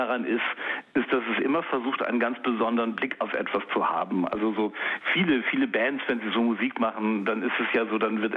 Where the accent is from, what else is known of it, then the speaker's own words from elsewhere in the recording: West Germany, Germany; Also ich bin im Westen groß geworden